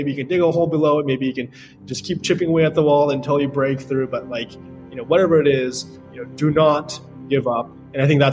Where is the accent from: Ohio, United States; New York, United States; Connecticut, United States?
New York, United States; And he also spent time in New York, and I grew up in New York.